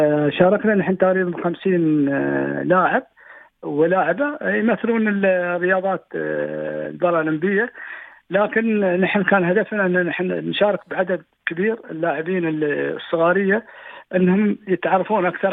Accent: United Arab Emirates; تظاهرة مجتمعية تقام عندنا في الإمارات

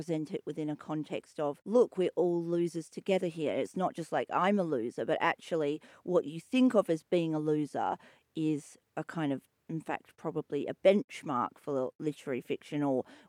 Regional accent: Perth, Western Australia, Australia; I really love Perth Writers Festival. It is my hometown, but it's not just that.

